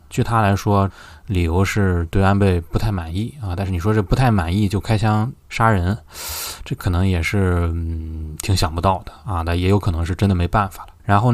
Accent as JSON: {"language": "Chinese", "country": "China", "said": "我们中国人讲盖棺定论"}